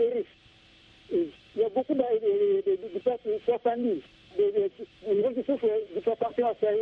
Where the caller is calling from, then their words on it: DR Congo; Ici, en RD Congo, il y a un tout élevé.